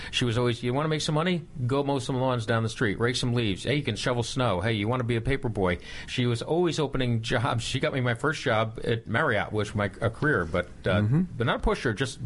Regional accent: New Jersey, United States; Originally from New Jersey, just outside New York City.

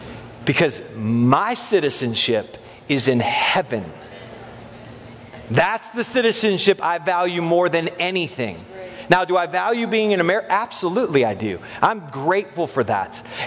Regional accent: United States; And I have privilege, no question, being an American.

